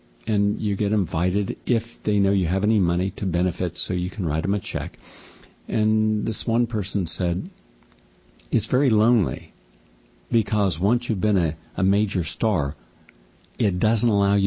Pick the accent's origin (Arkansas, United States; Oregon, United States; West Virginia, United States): West Virginia, United States; So many of them reminded me of people I grew up with in West Virginia.